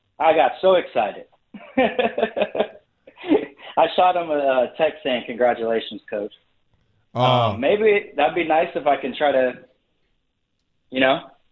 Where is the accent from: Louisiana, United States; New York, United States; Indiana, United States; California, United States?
Louisiana, United States; Lafayette; So I used to go to our radio show back in Lafayette, Louisiana, my hometown.